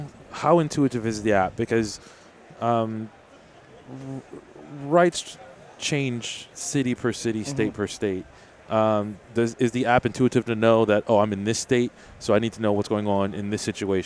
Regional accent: Florida, United States; So let's say I'm driving, and because we're from Florida.

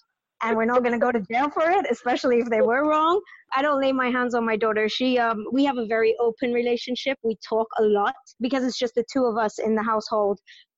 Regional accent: Trinidad & Tobago; I'm from Trinidad, but I didn't actually grow up here. So I've been back home for a decade now

